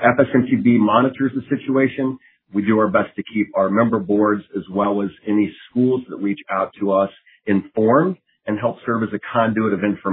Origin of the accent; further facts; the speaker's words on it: Missouri, United States; and kind of my home state of Missouri.